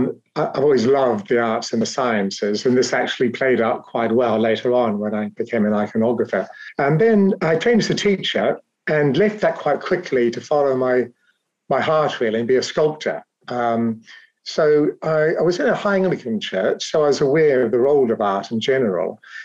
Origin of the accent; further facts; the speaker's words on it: New Zealand; also born or lived in England; now in United Kingdom; I was born in England, though raised in New Zealand, so it wasn't a problem settling here.